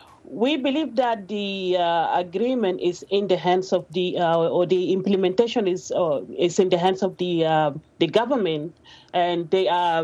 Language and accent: English; Western Bahr el Ghazal, South Sudan; I come from Western Bahr Ghazal